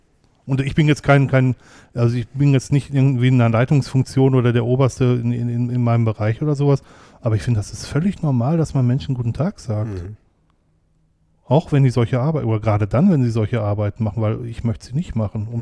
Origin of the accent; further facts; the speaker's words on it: North Rhine-Westphalia, Germany; ich komme ja aus dem Ruhrgebiet, da ist man ein Freund deutlicher Worte.